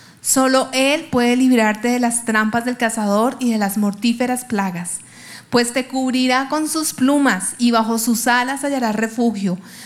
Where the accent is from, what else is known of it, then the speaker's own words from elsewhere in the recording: Colombia; Si tú nos trajiste a este lugar como colombianos para decirte aquí hay alguien que cree en ti, pues aquí estamos, pisando Israel